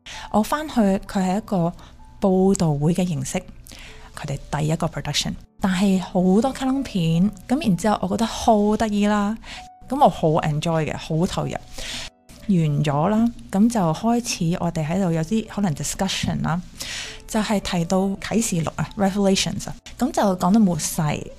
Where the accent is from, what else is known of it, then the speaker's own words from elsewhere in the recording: Vancouver, British Columbia, Canada; also born or lived in Hong Kong; 我喺香港出世嘅。我係头嗰五年就喺香港住，之后就同爹哋妈咪移民咗嚟温哥华啦。